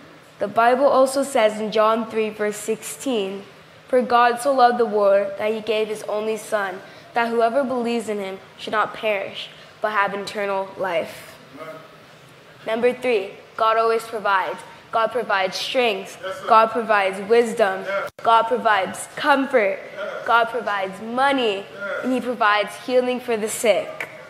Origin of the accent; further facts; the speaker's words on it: Kingston, Jamaica; born there; I was born in Kingston, Jamaica. Life in Jamaica for some can be difficult.